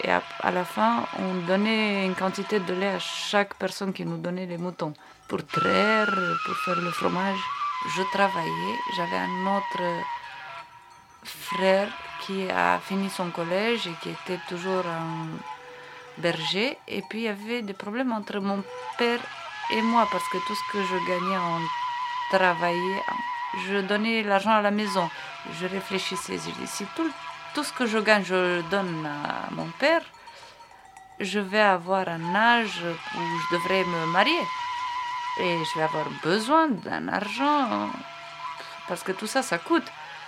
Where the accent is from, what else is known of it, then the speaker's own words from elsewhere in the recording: Arad, Arad County, Romania; French is a second language; J'ai dit, d'Arad.